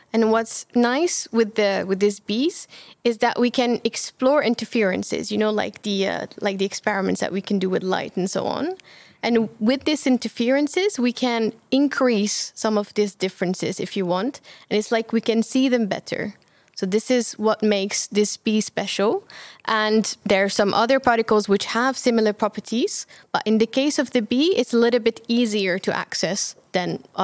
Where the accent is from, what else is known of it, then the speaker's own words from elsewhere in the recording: Algeria; moved away as an adult; also born or lived in France / Switzerland; So I come from Algeria. I was born and raised there. And then I moved to France for university